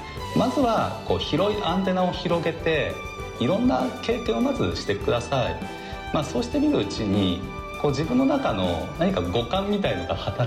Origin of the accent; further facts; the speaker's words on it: Niigata, Japan; 私自身もこう新潟で生まれてで新潟で育った人間ですし、